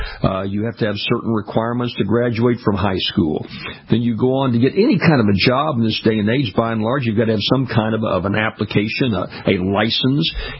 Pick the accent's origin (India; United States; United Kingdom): United States; Louisiana; if you live down in the deepest of the deep southern states down here in my home state of Louisiana, we still have a major election on December the 6th.